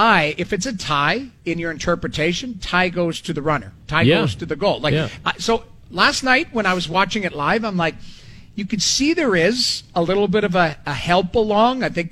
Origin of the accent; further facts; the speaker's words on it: Edmonton, Alberta, Canada; I grew up in Edmonton. I played junior in Lethbridge, which is south of Calgary, and then I ended up playing for the Flames.